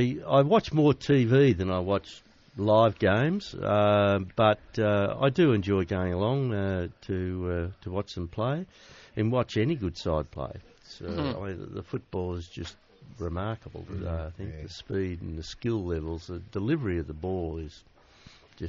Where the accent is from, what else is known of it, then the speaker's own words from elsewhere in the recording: Sandringham, Victoria, Australia; In Sandringham, Melbourne.